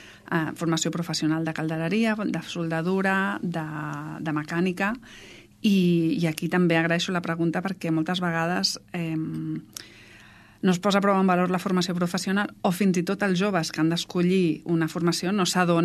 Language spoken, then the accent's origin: Catalan; Barcelona, Catalonia, Spain; és veritat que des de Barcelona, es nota que soc de Barcelona